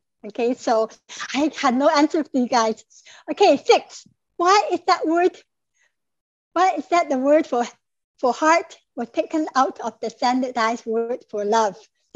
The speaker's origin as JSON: {"language": "English", "country": "Canada", "also_born_or_lived": "Vancouver", "second_language": "English", "said": "Since I come from Canada, I'm familiar with those for the same farm tool."}